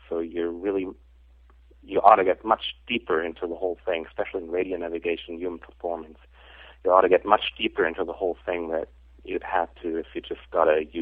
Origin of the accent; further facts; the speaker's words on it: Germany; For example, my home country, Germany, had a bilateral agreement with the U.S.